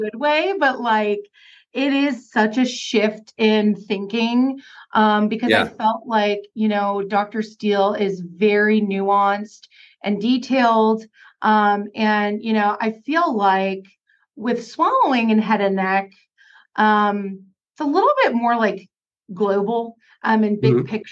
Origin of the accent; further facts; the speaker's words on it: Canada; I'm from Canada and I milk that all day, every day.